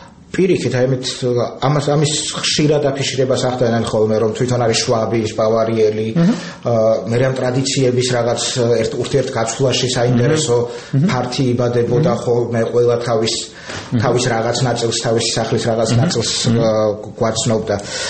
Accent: Poti, Samegrelo-Zemo Svaneti, Georgia; moved away as an adult; now in Tbilisi, Georgia; მე ფოთიდან ჩამოვედი და ჩამოვარე თეატრალურ ინსტიტუტში 90-იან წლებში.

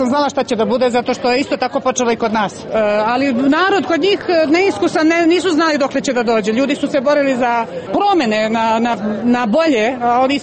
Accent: Bosnia & Herzegovina; also born or lived in Syria; Tamo je kao kod nas u Bosni što je bilo.

